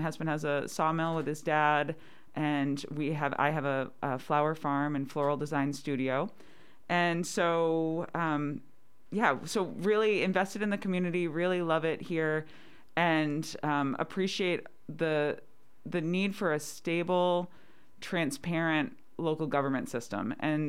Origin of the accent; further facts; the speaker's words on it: Maine, United States; also born or lived in Fairbanks; now in Homer, United States; I moved to Homer in 2008. I moved down here from Fairbanks, where I was going to graduate school at UAF for a master's in wildlife biology. I didn't want to be a game biologist, so I missed the ocean. I grew up on the coast of Maine.